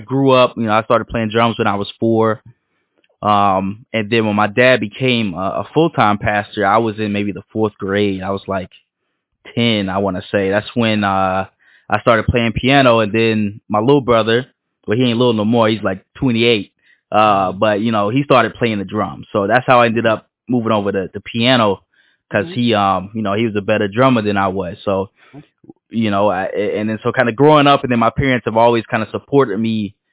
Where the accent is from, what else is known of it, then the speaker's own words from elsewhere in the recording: Daytona Beach, Florida, United States; Yeah, so I guess rewind. So I'm originally from Daytona Beach, Florida. I was born and raised.